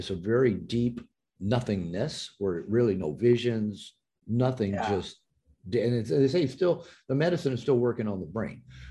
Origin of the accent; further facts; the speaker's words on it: United States; you know, I grew up in a fundamental Christian church. I grew up in America.